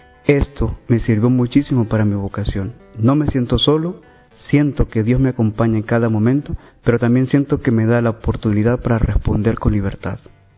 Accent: Venezuela; de Venezuela, soy sacerdote

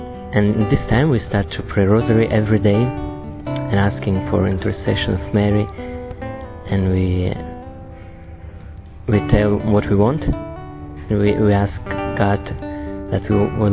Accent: Kazakhstan; мне 22 года, я из Казахстана.

